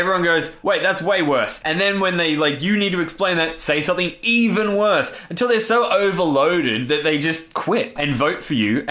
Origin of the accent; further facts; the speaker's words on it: Australia; I'm Australian. No, actually, where are you from genetically? I'm Australian.